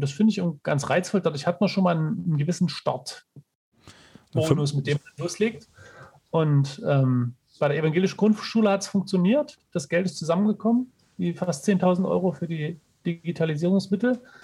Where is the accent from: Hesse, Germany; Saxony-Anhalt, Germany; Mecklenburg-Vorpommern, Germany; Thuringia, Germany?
Saxony-Anhalt, Germany; Dessau; Also ich komme ja aus Dessau ursprünglich